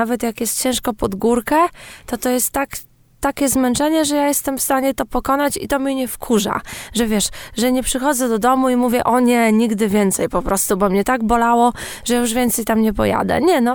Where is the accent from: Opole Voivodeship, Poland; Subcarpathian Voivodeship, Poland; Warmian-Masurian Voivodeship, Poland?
Warmian-Masurian Voivodeship, Poland; Morąg; Taką drogą rowerową u mnie w rodzinnym Morągu, znaną w stronę cmentarza.